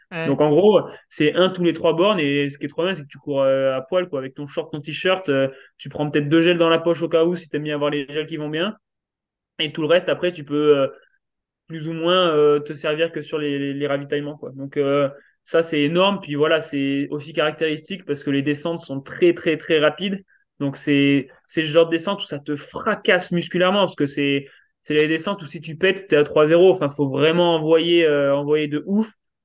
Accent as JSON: {"language": "French", "country": "France", "said": "Puis comme on est français, on est chauvin."}